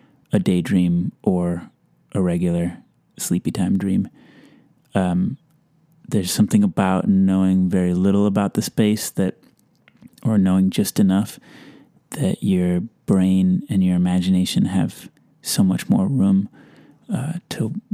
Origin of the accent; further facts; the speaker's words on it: Delaware, United States; also born or lived in Western Massachusetts / upstate New York; I was born in Delaware and grew up on the campus of a school there that was nestled in a big expanse of farmland and forest.